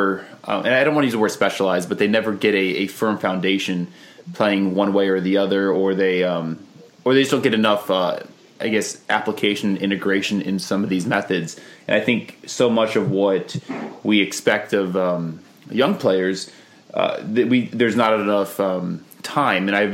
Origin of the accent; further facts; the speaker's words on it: United States; as an American.